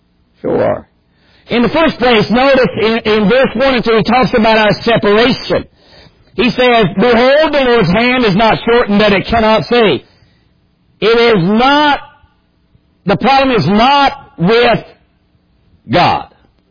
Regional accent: Bradshaw, West Virginia, United States; Folks, I was raised in Bradshaw Mountain, McGough County, West Virginia. There were 10 of us lived out of 11. I was the baby boy of those 10. We were poorer than Job's turkey, as the old saying goes.

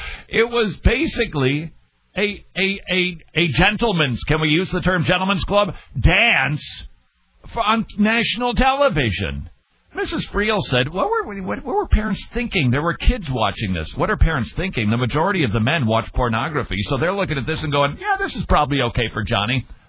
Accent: United States; As an American, I don't know that I've ever been more proud.

